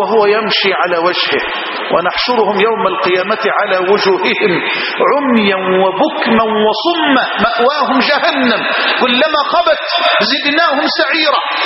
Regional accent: Egypt; بلدنا مصر

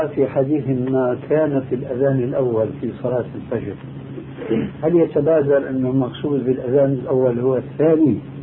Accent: Oman; وحديثا وقع عندنا في عمان

